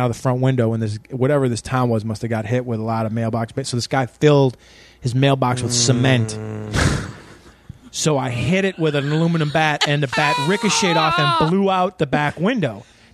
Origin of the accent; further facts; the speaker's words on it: Chicago, Illinois, United States; I'm like, listen, dude, I'm from Chicago.